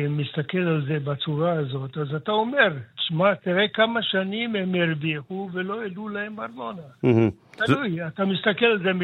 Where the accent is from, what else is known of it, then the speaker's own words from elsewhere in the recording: Jerusalem, Jerusalem District, Israel; אני בא מירושלים, זה אתה יודע, ואני משלם בירושלים 120 שקל למטר.